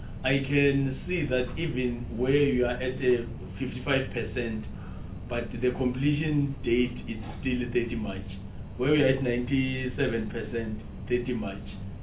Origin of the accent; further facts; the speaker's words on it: Mpumalanga, South Africa; Like I'm coming from Mpumalanga, where the house that represents interests of province.